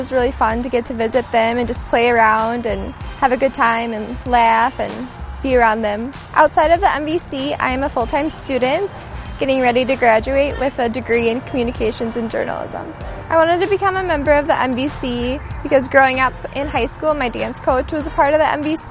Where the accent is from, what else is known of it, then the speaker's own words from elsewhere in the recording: New Brighton, Minnesota, United States; I'm from New Brighton, Minnesota